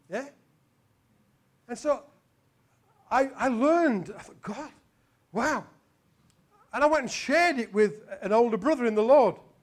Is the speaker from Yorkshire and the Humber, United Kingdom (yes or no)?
yes; Yorkshire and the Humber, United Kingdom; because I'm a Yorkshireman, and I come from what was the coal mining area of Yorkshire.